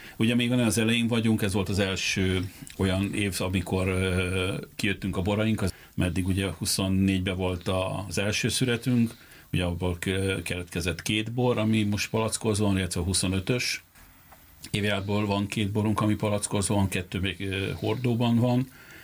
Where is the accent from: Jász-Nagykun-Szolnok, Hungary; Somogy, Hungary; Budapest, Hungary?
Somogy, Hungary; Kaposvár; now in Vecsés, Hungary; de én kaposvári vagyok, tehát vidéki.